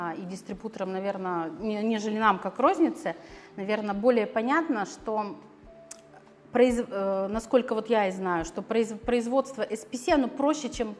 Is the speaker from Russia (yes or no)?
yes; Perm, Perm Krai, Russia